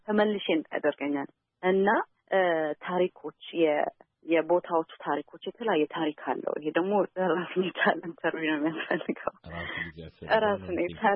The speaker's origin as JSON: {"language": "Amharic", "town": "Gondar", "region": "Amhara", "country": "Ethiopia", "tie": "born or raised there", "said": "ያው ያደኩበት ጎንደር ሀገር ነው።"}